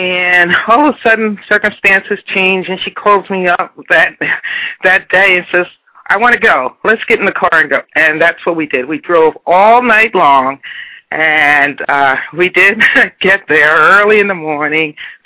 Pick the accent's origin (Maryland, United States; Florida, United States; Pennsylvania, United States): Pennsylvania, United States; Newtown; I'm from Newtown, Pennsylvania, which is very outside of Philly and right across the river from Trenton, New Jersey.